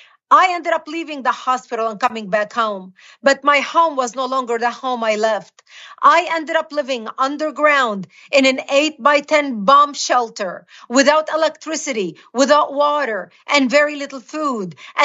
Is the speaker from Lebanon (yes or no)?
yes; Lebanon; born or raised there